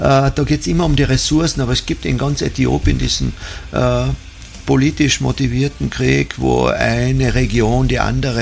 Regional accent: Perchtoldsdorf, Lower Austria, Austria; Also ich bin ja aus Berchtoldsdorf und in Berchtoldsdorf haben wir ungefähr 25 Ärzte im Umkreis von 5 Kilometern.

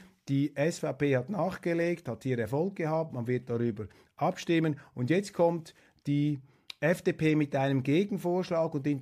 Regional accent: Switzerland; sind wir Schweizer nicht in der Lage dazu, hier selber aufzuräumen?

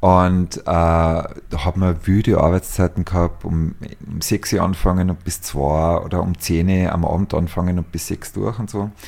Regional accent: Tyrol, Austria; ich bin in der Nähe von Kitzbühel aufgewachsen

